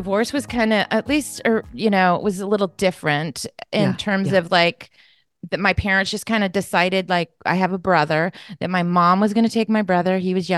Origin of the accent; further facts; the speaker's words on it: California, United States; So, well, I'm from Northern California. I'm a NorCal girl, and about an hour north of San Francisco. I'm in the wine country. So, you know, there's like Napa Valley and there's Sonoma Valley, and I'm in Sonoma County.